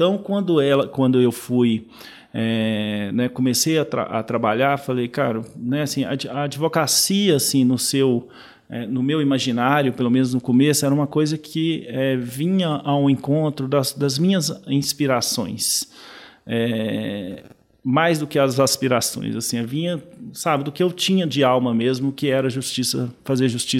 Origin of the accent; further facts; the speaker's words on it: Itabira, Minas Gerais, Brazil; Eu sou do interior de Itabira. Eu mudei para BH para estudar com 17 anos